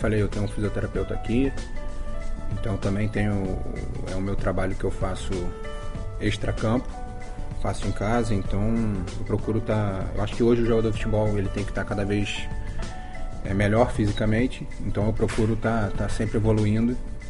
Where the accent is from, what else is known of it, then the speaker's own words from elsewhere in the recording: Rio de Janeiro, Brazil; Então, eu era o único jogador que nasceu no Rio de Janeiro e estava jogando a final no lugar onde eu fui torcedor durante anos.